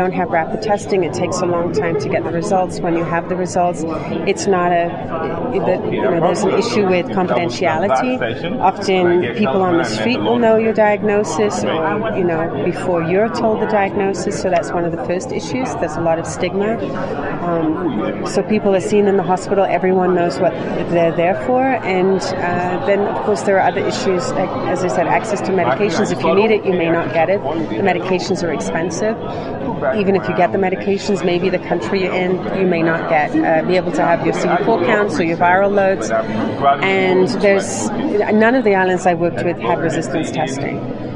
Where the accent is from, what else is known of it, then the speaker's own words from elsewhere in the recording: Grenada; now in New York, United States; I'm originally from Grenada, which is in the Caribbean. And I recently relocated to New York.